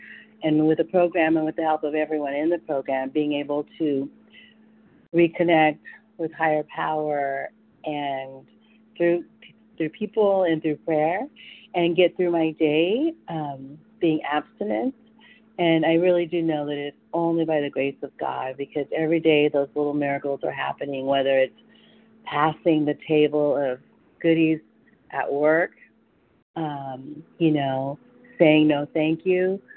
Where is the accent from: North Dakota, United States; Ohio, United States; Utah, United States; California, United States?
California, United States; Hi, good morning, Lorraine. I'm from California.